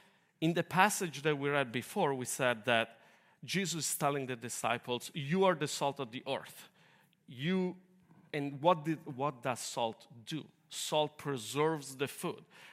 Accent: Bergamo, Lombardy, Italy; English is a second language; I'm not American. I know you couldn't tell from my accent because it's so perfect. But yes, I was born in Europe, and I'm Italian. And I come from a little town near Milan. Its name is Bergamo.

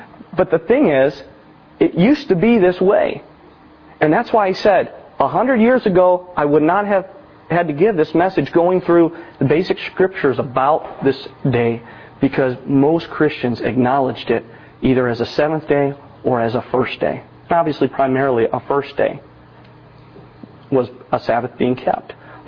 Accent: Illinois, United States; Where I grew up in Illinois, you could not go to a mall on Sunday.

